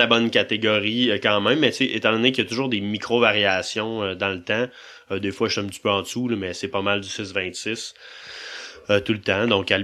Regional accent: Saint-Jérôme, Quebec, Canada; born there; Moi, je suis né dans les Laurentides, dans le coin de Saint-Jérôme.

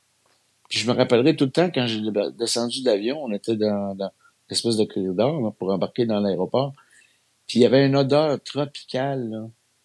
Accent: Quebec, Canada; j'ai grandi à Pessiville. Là. Les Anglais étaient loin. J'ai pas joué avec les petits Anglais dans la ruelle, moi.

